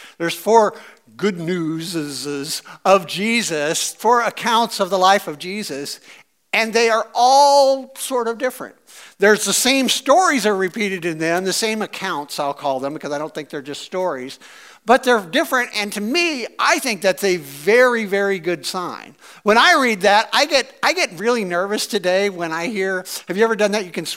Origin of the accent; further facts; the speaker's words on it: Missouri, United States; I'm from Missouri. We say things weird and wrong.